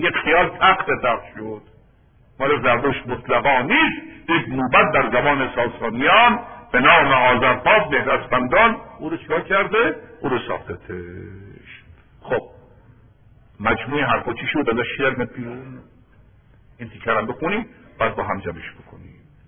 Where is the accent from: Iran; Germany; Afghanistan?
Iran; ما هم ایرانی هستیم